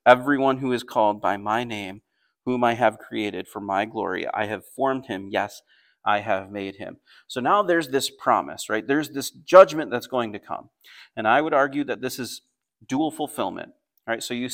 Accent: Palmyra, New York, United States; I come from Palmyra, which is the land where Joseph Smith started Mormonism, or the Church of the Latter-day Saints

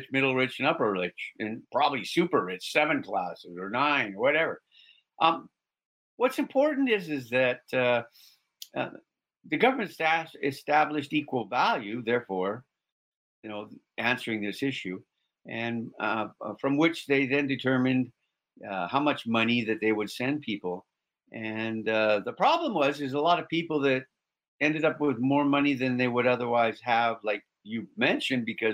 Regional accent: Canada; born there; I'm glad I was born in Canada.

